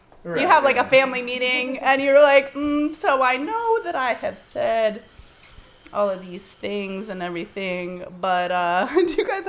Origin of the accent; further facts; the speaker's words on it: California, United States; I'm from the Bay. Like, I started comedy in the Bay Area.